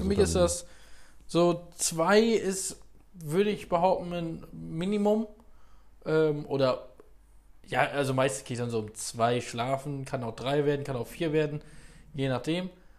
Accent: Northern Germany, Germany; Also ich komme ja selbst aus dem Norden

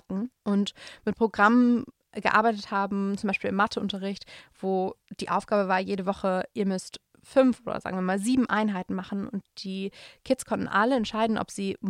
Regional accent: Hamburg, Germany; Ja, aber ich bin in einem Stadtviertel in Hamburg groß geworden, das super reich war.

